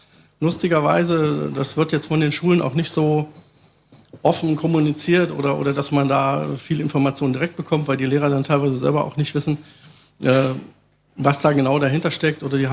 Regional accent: Saxony-Anhalt, Germany; Wir kommen jetzt aus dem Harz, meine Tochter nutzt das beispielsweise auch.

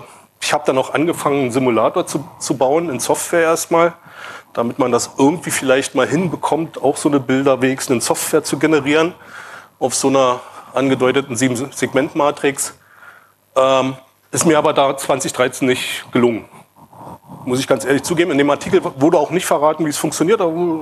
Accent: Brandenburg an der Havel, Brandenburg, Germany; Ich komme aus Brandenburg an der Havel.

